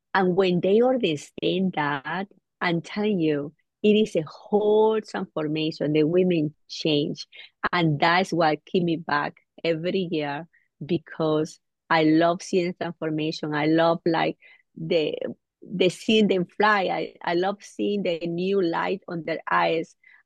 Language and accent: English; Venezuela; now in United States; I am original from Venezuela. I grew up with my beloved grandparents.